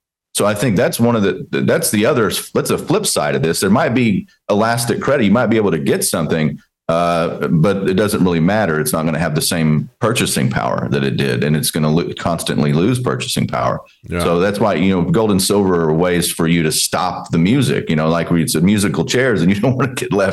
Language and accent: English; Texas, United States; Growing up in Texas, watching my dad, I saw some, and nobody was coming to bail them out.